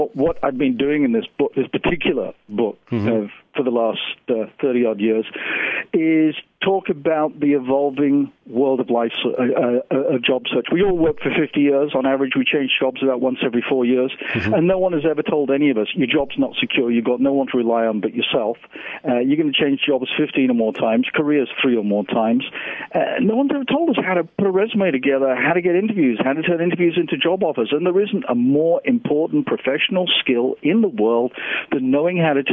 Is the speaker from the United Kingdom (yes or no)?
yes; England, United Kingdom; now in United States; I really sound like I'm from Brooklyn. 37 years I've been here. I'm an American.